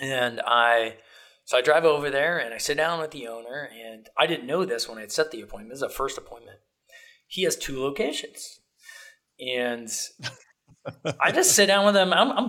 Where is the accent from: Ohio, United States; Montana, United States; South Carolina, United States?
Ohio, United States; He was originally from Ohio. I was from Ohio. This is in Gardena, California at the time.